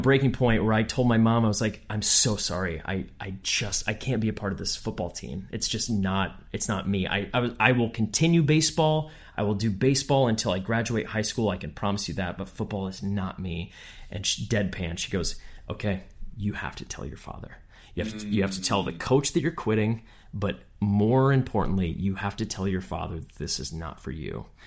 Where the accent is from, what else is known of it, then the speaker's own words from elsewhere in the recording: Midwest, United States; And obviously growing up in the Midwest, that is kind of the way